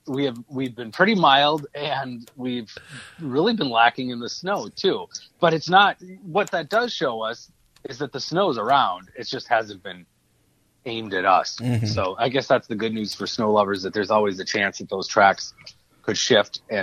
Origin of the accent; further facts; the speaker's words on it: Cottage Grove, Minnesota, United States; So my hometown of Cottage Grove, there were some places there that got 5 inches of snow.